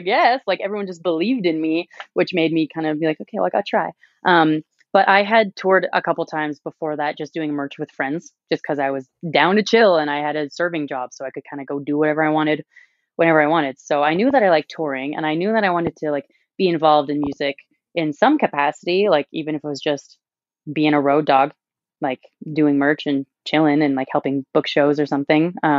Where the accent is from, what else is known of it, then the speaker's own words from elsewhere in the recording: Calgary, Alberta, Canada; no one's going to notice us just because we're from Calgary